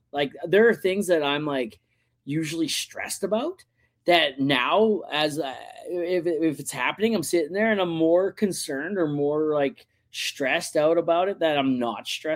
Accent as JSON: {"language": "English", "town": "Hamilton", "region": "Ontario", "country": "Canada", "also_born_or_lived": "Saskatoon", "said": "I'm from Hamilton."}